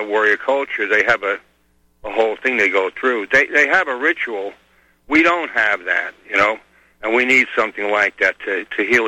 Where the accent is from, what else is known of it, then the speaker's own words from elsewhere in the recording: New York, United States; You know, John, I'm rooting for the Astros, and I'm a New Yorker